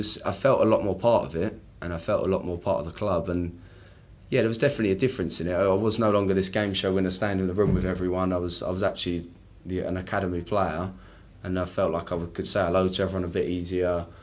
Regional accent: England, United Kingdom; And it was, as an English person, just I was completely lost in it, because obviously we've got all this passion for football and everything like that.

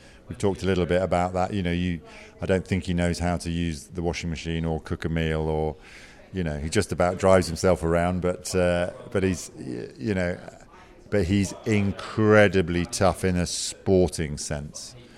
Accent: United Kingdom; And that's as an outsider, as a British person going in, you're like, oh, what difference does that make?

